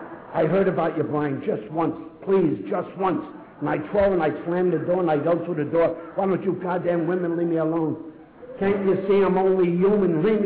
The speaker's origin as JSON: {"language": "English", "region": "New York", "country": "United States", "tie": "born or raised there", "said": "I was born and raised in Yorkville."}